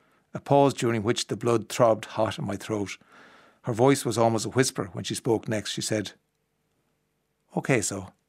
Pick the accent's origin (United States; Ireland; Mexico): Ireland; Leinster; I'm from Kildare.